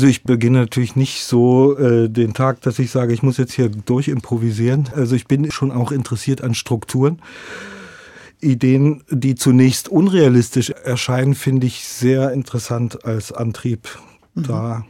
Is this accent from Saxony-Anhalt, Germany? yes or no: yes; Magdeburg, Saxony-Anhalt, Germany; born there; In Magdeburg.